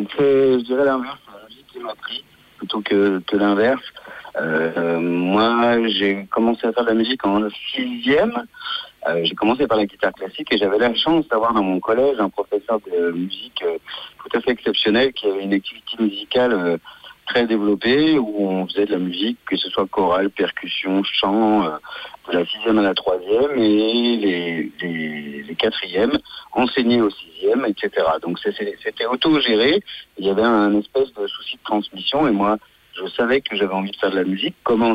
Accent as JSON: {"language": "French", "town": "Lyon", "region": "Auvergne-Rhône-Alpes", "country": "France", "said": "puisque moi je suis lyonnais d'origine."}